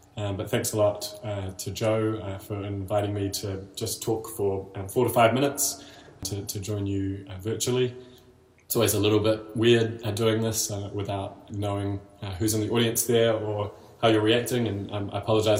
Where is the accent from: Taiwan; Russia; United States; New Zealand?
New Zealand; Wellington; also born or lived in Indonesia / Auckland; So I grew up in Wellington. I went to Clyde Key School and to Wellington College, spending a couple of years in the middle in Indonesia. Really enjoyed Wellington, but moved up to Auckland to study